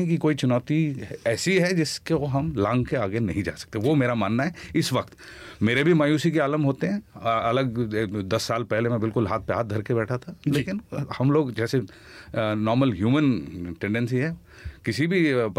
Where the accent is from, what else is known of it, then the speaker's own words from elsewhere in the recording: North India, India; Hindi is a second language; also born or lived in Tamil Nadu; क्योंकि मैं मद्रासी हूँ लेकिन नॉर्थ में बड़ा हुआ, थोड़ी हिंदी आती है